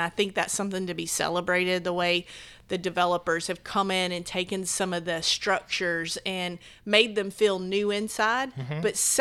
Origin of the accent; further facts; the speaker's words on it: Memphis, Tennessee, United States; now in Knoxville, United States; I grew up in West Tennessee in Memphis, mm-hmm. and I came up here to go to the University of Tennessee, fell in love with Knoxville, and never wanted to leave.